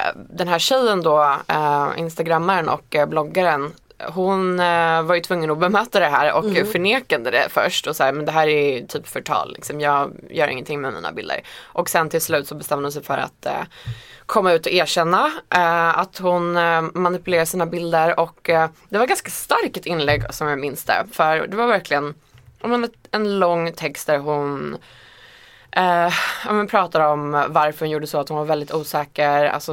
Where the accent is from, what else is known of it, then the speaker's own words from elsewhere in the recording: Iceland; Swedish is a second language; now in Sweden; en väldigt speciell skandal som ägde rum på Island, mitt hemland